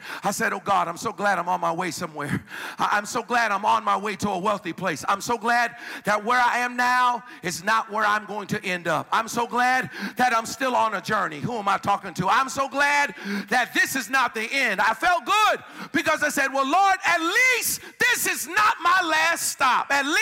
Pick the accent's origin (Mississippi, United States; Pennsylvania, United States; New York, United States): Pennsylvania, United States; Philadelphia; born there; I was born in Philadelphia.